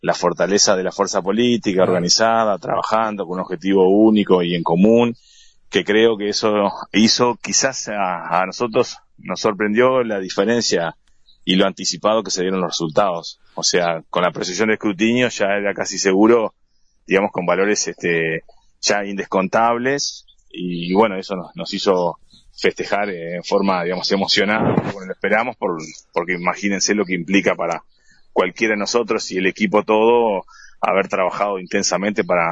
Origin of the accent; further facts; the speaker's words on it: Fray Bentos, Río Negro, Uruguay; y bueno, yo soy de acá de Fray Bentos.